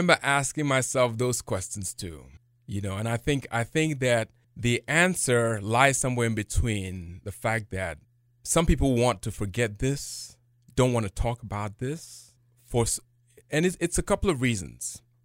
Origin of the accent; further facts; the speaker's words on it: Ghana; I'm a descendant of enslaved people, though it doesn't sound because you mentioned I'm from Ghana.